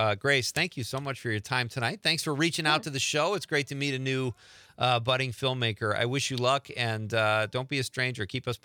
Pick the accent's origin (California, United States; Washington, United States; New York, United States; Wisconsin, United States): Wisconsin, United States; obviously they know I'm from Wisconsin.